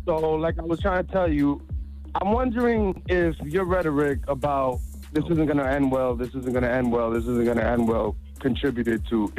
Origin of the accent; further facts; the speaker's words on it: Westchester, New York, United States; also born or lived in Manhattan; Well, I was born in Manhattan and I grew up in Westchester.